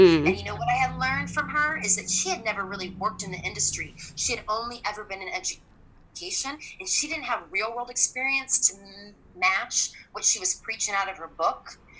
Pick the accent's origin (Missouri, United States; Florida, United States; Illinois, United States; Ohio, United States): Missouri, United States; Kansas City; I'm from Kansas City, lower middle class.